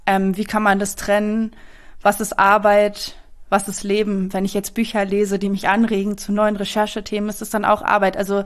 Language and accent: German; East Germany, Germany; einfach Ostdeutschland, ich komme aus Ostdeutschland